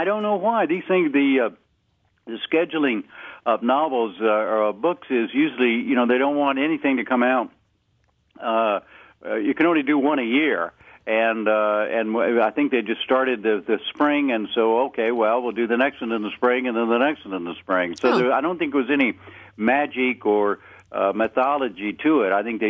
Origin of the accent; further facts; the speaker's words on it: Kansas, United States; Well, I've been fascinated with trains since I grew up in Kansas.